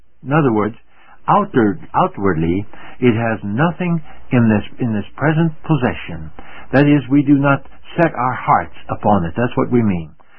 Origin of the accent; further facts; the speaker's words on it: United States; My home country is the United States of America.